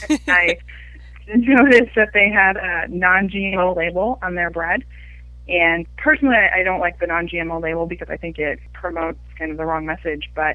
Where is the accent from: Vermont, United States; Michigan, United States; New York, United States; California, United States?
Michigan, United States; I'm from Southwest Michigan.